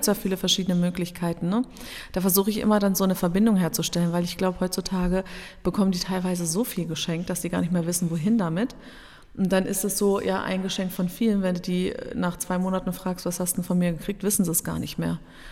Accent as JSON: {"language": "German", "region": "Southern Germany", "country": "Germany", "tie": "born there", "said": "denn wir sind nach Süddeutschland, oder meine Eltern sind mit uns nach Süddeutschland gezogen, ich bin auch in Süddeutschland geboren, ja, komme aber eigentlich aus der Ecke von Hannover."}